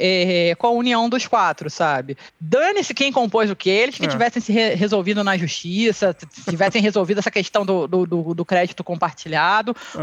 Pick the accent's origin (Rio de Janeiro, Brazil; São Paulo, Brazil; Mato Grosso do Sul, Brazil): Rio de Janeiro, Brazil; Mambucaba; accent: Rio; also born or lived in Germany; Eu nasci no Rio, vocês podem ver por causa desse sotaque aí, carregado. Com 6 meses, minha família foi morar na Alemanha. Voltamos quando eu tinha quase 2 anos, fui morar em Mambucaba, que é a vila dos funcionários da usina nuclear de Angra. Uhum. Morei lá até os 10 anos